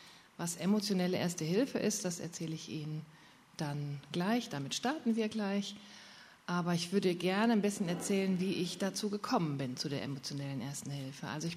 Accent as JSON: {"language": "German", "town": "Dortmund", "region": "North Rhine-Westphalia", "country": "Germany", "said": "ich komme aus Dortmund, lebe da mit meinem Mann."}